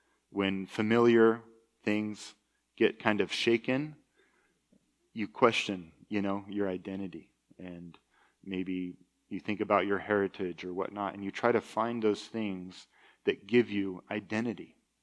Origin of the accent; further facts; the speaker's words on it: Vermont, United States; moved away as an adult; So I'm from Vermont, like I said, and just a couple weeks after I turned 18, I left Vermont and I traveled to Austria.